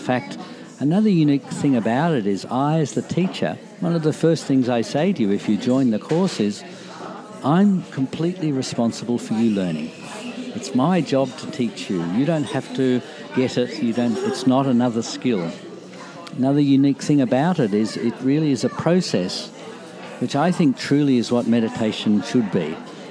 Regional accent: Aspendale, Victoria, Australia; I grew up in Aspendale, so in this area.

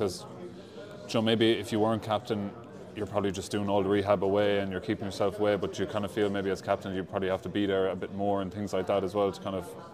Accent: Burgess, Tipperary, Ireland; I'm from Burgess, North Tip, you're from Ballinan, North Tip, not an awful lot of football up our end of the county

